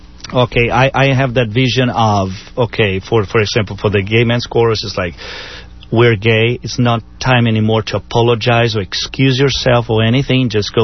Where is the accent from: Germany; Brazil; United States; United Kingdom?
Brazil; born there; first language German; English is a second language; I'm actually from Brazil, but I'm German origin. Born in Brazil, so my first language was German, and then Portuguese, and English is my 5th language.